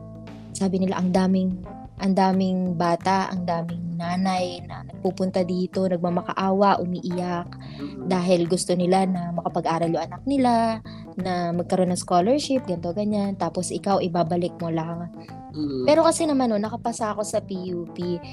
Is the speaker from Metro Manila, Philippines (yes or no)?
no; Biñan, Calabarzon, Philippines; Ako naman nung medyo probinsya na po tayo. Taga Laguna, taga Binyan ako.